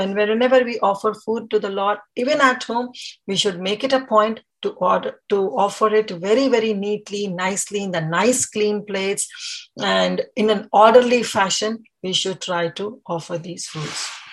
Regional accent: North India, India; especially in North India. I'm from North, so I know.

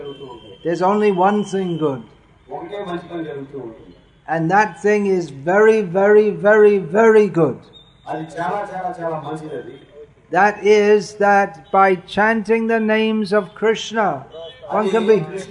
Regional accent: England, United Kingdom; But at the time I grew up in England, everyone ate meat and no one even thought there could be anything wrong with it.

